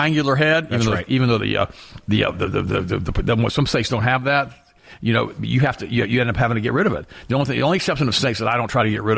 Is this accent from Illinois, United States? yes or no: no; Florida, United States; I'm from Florida. You don't ever go into deep black holes.